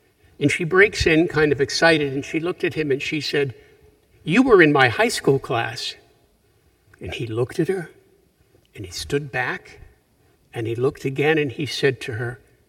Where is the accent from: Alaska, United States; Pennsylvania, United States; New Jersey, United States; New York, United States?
Pennsylvania, United States; Punxsutawney; I'm coming fresh from Punxsutawney, Pennsylvania, my hometown.